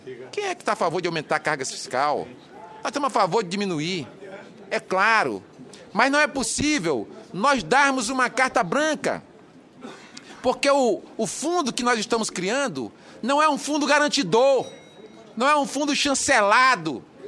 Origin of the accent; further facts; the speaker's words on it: Ceará, Brazil; quem vai decidir o investimento lá no meu estado, do Ceará, é um órgão gestor do fundo.